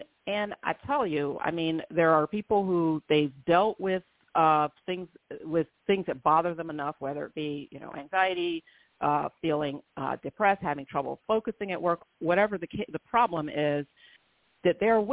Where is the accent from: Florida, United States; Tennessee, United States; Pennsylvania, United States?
Florida, United States; I grew up in the South as well, although some people argue that Florida is not the true South